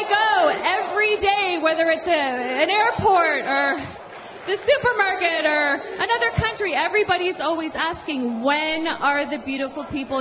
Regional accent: Canada; As just a young girl growing up in Canada

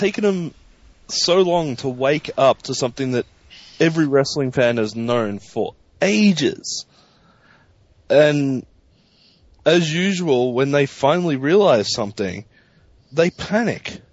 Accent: Australia; Remember, I am Australian. I do not understand these things.

